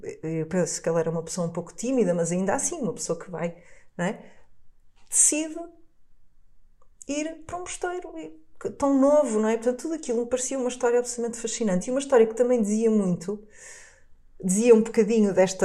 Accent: Porto, Portugal; Eu sou do Porto, e os arredores do Porto realmente acabam por ser um território bastante diferente da cidade do Porto, não é?

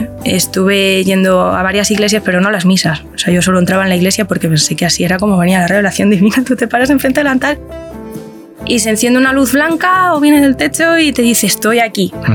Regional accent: Spain; soy de España, entonces aquí todo el mundo, el trasfondo católico lo tenemos todos.

